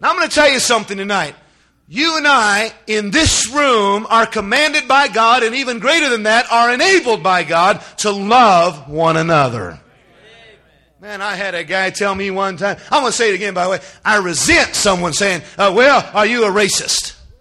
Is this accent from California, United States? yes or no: yes; California, United States; I didn't grow up in Georgia, by the way. I grew up in California.